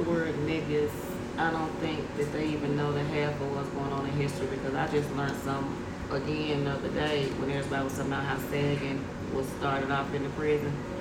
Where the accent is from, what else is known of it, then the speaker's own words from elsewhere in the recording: Pine Bluff, Arkansas, United States; born there; I was born in Pine Bluff, Arkansas.